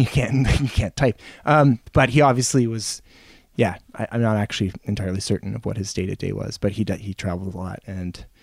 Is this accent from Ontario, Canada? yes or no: yes; Toronto, Ontario, Canada; born there; also born or lived in North Vancouver / London, Ontario / Hamilton / Calgary; I was born in Toronto, but I didn't live here until 10 years ago.